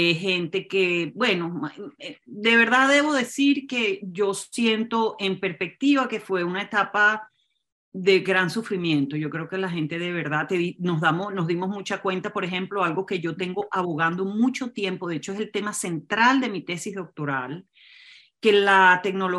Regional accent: Venezuela; Yo nací, crecí en Venezuela con padres alemanes, pero pues allí nací, ahí crecí. Y es un país con una inmensa inequidad social, realmente una cosa terrible

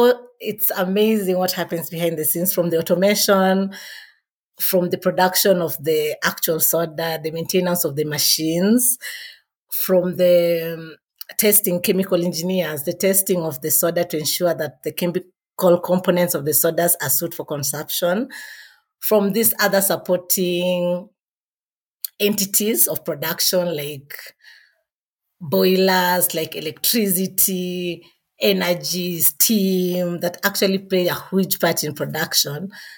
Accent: Western, Kenya; now in Nairobi, Kenya; I am from Western Kenya, born and raised. I currently live in Nairobi.

